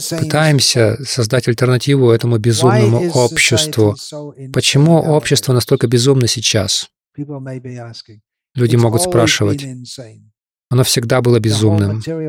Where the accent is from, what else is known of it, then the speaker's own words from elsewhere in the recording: United Kingdom; Я рос в Британии.